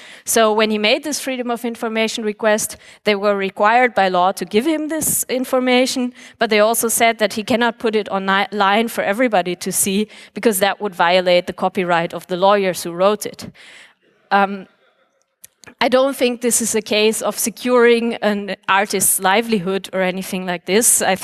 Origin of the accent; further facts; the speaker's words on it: Germany; In my home country of Germany, there has been some analysis of whether the country actually benefits commercially from having this copyright.